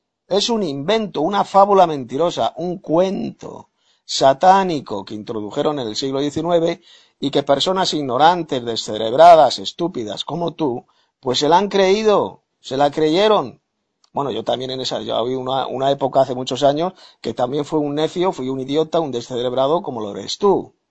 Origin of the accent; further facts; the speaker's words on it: Madrid, Community of Madrid, Spain; de Madrid, España.